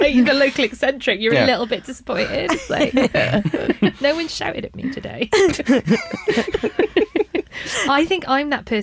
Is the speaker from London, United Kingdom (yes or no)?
no; Wales, United Kingdom; I'm from Wales